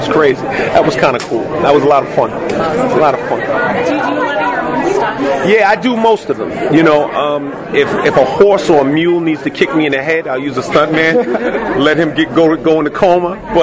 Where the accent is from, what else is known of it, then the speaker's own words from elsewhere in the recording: New York City, New York, United States; And I'm from New York, from New York City.